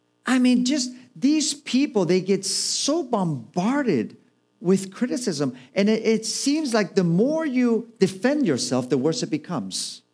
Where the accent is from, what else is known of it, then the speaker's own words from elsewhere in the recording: Mallorca, Balearic Islands, Spain; I am from Mallorca. Both my parents are Spanish. I was born, raised here.